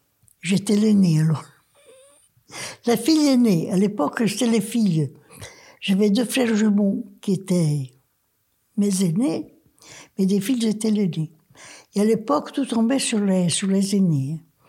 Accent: Afa, Corsica, France; 99 ans et 6 mois. Je suis née à Afa, j'ai toujours vécu.

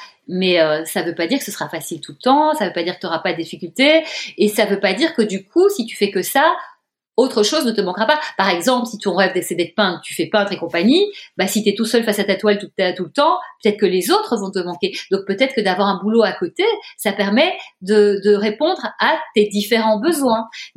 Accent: Belgium; moi je viens de la Belgique

